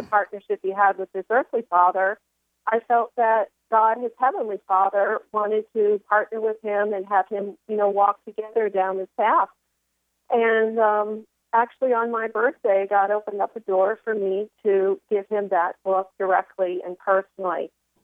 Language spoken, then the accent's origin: English; Raleigh, North Carolina, United States; Well, I'm in from Raleigh, North Carolina, but in the exact moment, I am in Myrtle Beach.